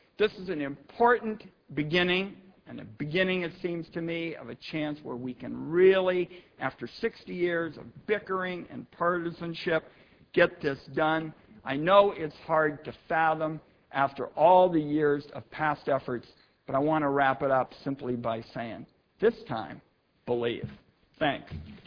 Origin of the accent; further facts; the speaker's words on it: Oregon, United States; a presidential election would hinge on who won my home state of Oregon.